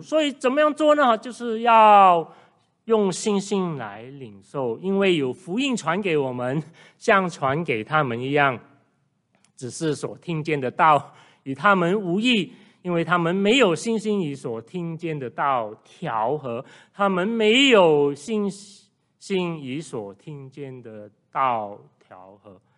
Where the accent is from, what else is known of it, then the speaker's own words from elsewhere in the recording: Malaysia; 那我年少的时候，我们马来西亚人哈读很多四书五经了，就是我学校的背景了哈，我是华校生。